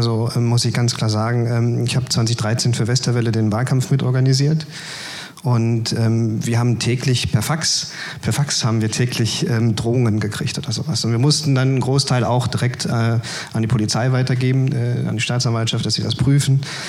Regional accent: Mülheim an der Ruhr, North Rhine-Westphalia, Germany; Und da bin ich dann also in meiner Heimatstadt Mülheim-Ruhr an die Partei herangetreten.

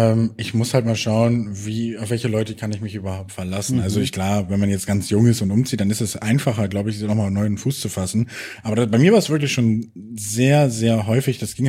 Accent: Bremen, Germany; als Bremer

